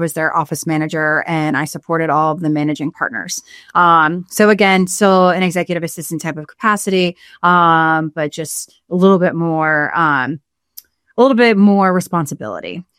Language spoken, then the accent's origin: English; Charlotte, North Carolina, United States; also born or lived in Long Island, New York; So I grew up in Charlotte, but I'm actually from Long Island, New York. But I did move down here when I was in first grade.